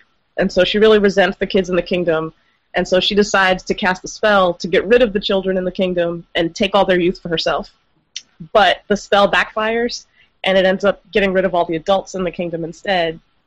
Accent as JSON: {"language": "English", "region": "New York", "country": "United States", "tie": "born or raised there", "said": "Born and raised in New York."}